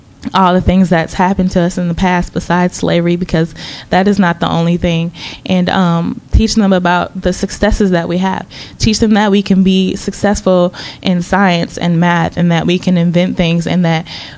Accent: United States; Growing up in America, the school education system is not very informative about African history.

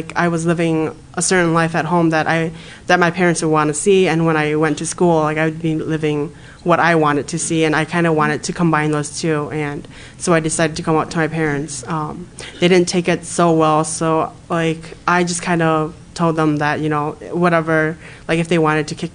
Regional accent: St. Paul, Minnesota, United States; I grew up in St. Paul and in the east side where there was a lot of Hmong people.

